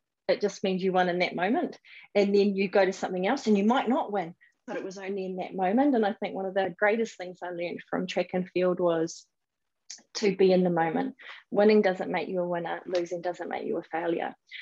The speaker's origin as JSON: {"language": "English", "town": "Papatoetoe", "region": "Auckland", "country": "New Zealand", "tie": "born or raised there", "said": "I have been really fortunate to be born and bred in South Auckland. My home is Papatoetoe and did all of my schooling through there."}